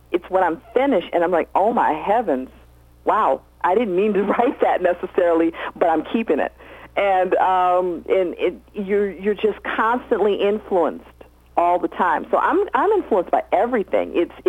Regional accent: Chicago, Illinois, United States; now in Europe; it totally comes from growing up in Chicago and riding the L.

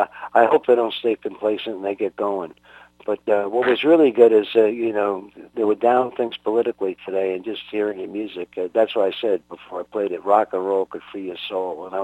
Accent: New York City, New York, United States; Yeah, you know, I really come from Brooklyn, though. I'll always be a Bensonhurst Brooklyn.

